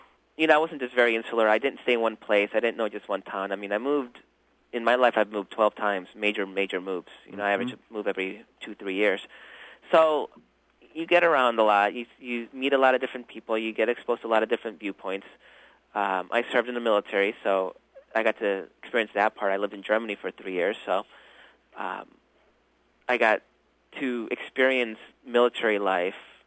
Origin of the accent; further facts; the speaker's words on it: El Salvador; also born or lived in United States; I'm tricultural. You know, I grew up in El Salvador in the United States. My father was Greek